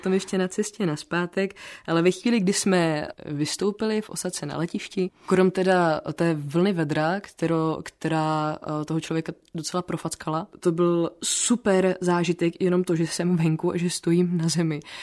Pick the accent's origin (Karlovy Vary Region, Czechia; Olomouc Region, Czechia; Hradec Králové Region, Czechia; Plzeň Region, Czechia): Karlovy Vary Region, Czechia; Františkovy Lázně; also born or lived in Sokolov; now in Ostrava, Czechia; Narozená jsem v Sokolově, vyrůstala jsem v Františkových Lázních, do školy jsem chodila do Chebu, na Zušku do Aše